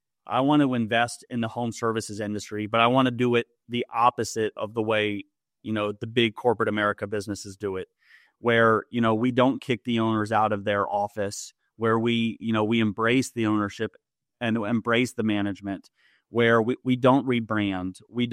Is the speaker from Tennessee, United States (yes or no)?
yes; Memphis, Tennessee, United States; also born or lived in New York City; So I was born and raised here in Memphis. I went to school in New York City for college. I did the Wall Street thing for a couple of years and hated it. And then moved back to Memphis in 2008